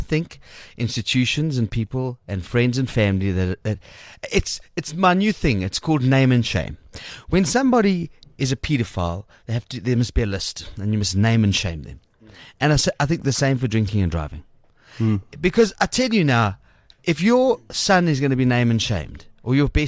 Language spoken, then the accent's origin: English; Johannesburg, Gauteng, South Africa; I said, I'm from Johannesburg.